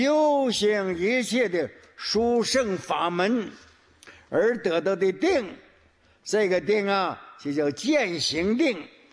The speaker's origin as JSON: {"language": "Chinese", "country": "China", "said": "我们中国人呢，有句古话"}